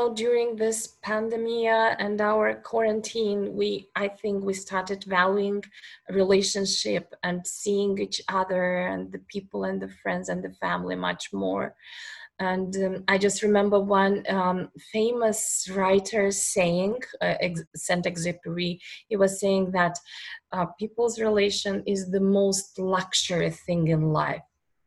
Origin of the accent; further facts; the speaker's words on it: Baku, Azerbaijan; So I grew up in Baku. That's the capital of Azerbaijan. It's a country between Russia, Iran, and Turkey.